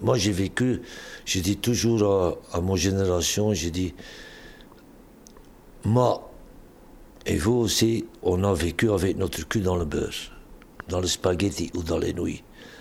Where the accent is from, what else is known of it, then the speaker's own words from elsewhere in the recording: Ostend, Flemish Region, Belgium; quand j'étais jeune à Ostende, dans les années 60